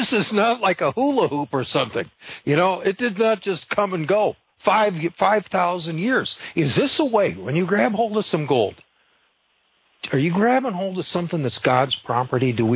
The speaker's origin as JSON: {"language": "English", "region": "Texas", "country": "United States", "said": "from Texas, here with Melody from Pennsylvania, East Coast."}